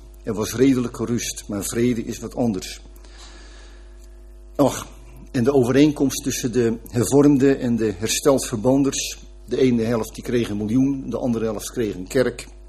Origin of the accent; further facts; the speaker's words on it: Katwijk, South Holland, Netherlands; Die ken ik goed, want ik kom uit Katwijk.